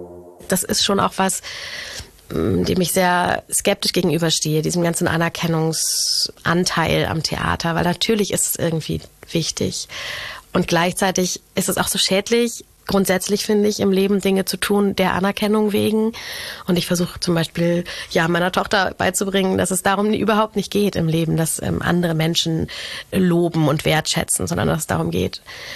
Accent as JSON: {"language": "German", "town": "Eckernförde", "region": "Schleswig-Holstein", "country": "Germany", "tie": "born there", "said": "ich bin nicht in Kiel geboren. Ich bin in Eckernförde geboren."}